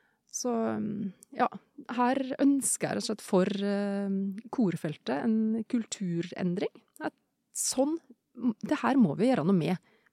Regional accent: Bøgda, Møre og Romsdal, Norway; Altså, jeg er fra Bøgda på Nordmøre.

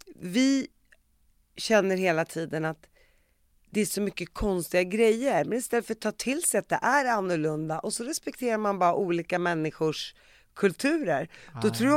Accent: Sweden; Som svensk så tänker man invandrare som invandrare.

